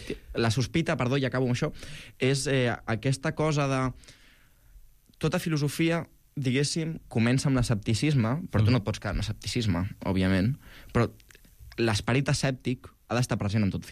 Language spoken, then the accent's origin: Catalan; Catalonia, Spain; Jo soc del Baix Llobregat.